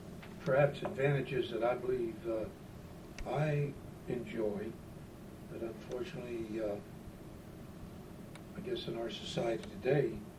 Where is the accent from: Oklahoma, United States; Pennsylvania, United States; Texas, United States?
Pennsylvania, United States; Pittsburgh; So I grew up in the Hill District of the city of Pittsburgh